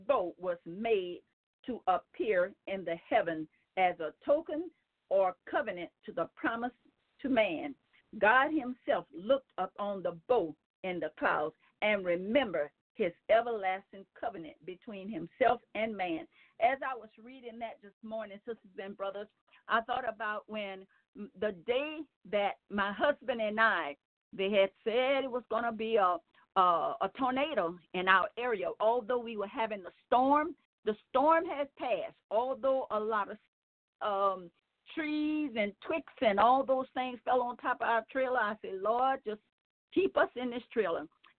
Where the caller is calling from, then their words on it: Gonzales, Louisiana, United States; I moved to another city in Louisiana, so I'm calling from Gonzales, Louisiana.